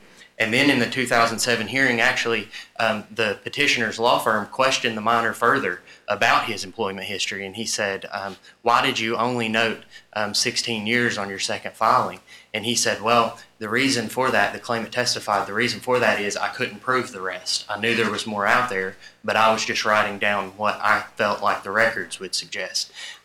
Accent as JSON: {"language": "English", "town": "Norton", "region": "Virginia", "country": "United States", "said": "I'm from Norton, Virginia."}